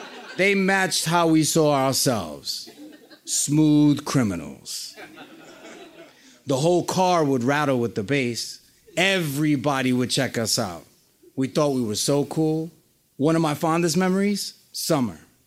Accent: Puerto Rico; accent: Dominican; Rican. But at this point, I'm basically Dominican too because I learned to speak Spanish from Rob and my accent is so thickly Dominican, my grandmother would ban me from speaking to her in Spanish.

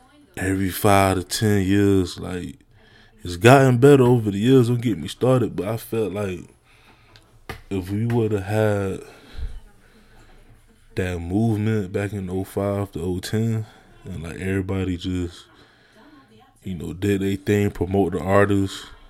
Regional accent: Miami, Florida, United States; people could know that I'm from Dade, I'm from Miami, like just by my accent and certain things I say.

